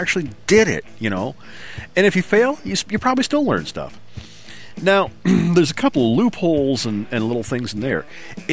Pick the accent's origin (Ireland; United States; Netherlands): Ireland; you know, I'm Irish and we do that.